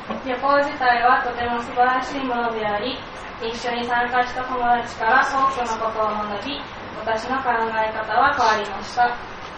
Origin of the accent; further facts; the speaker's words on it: Hitachinaka, Ibaraki, Japan; 典型的な日本人の無宗教でノンクリスチャンの家庭に生まれ育ちました。中学校まではひたちなか市立の学校に通い、高校は茨城キリスト教学園高等学校に進学しました。